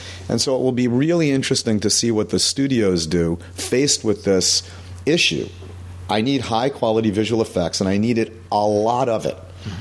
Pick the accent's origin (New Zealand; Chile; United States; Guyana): United States; California; you come from Chicago and I come from the Bay Area